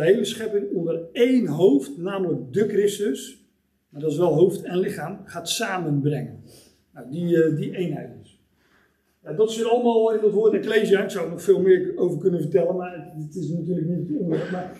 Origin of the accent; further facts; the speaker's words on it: Hendrik-Ido-Ambacht, South Holland, Netherlands; Dat is dan in de buurt waar ik vandaan kom. Ik woon in Hendrik Ido Ambacht.